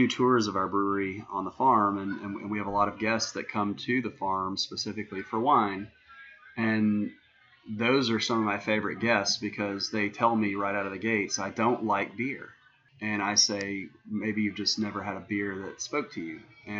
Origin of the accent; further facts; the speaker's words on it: Tennessee, United States; And we're both from Tennessee, and I want to do something in our home state.